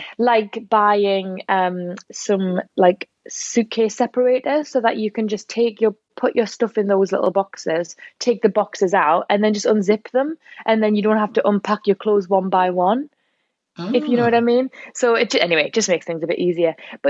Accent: Newcastle upon Tyne, North East England, United Kingdom; because I'm from Newcastle, I think, you know, the accent's a little bit different.

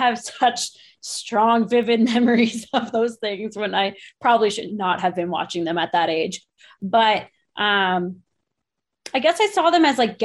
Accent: Ottawa, Ontario, Canada; Well, I'm originally from Ottawa.

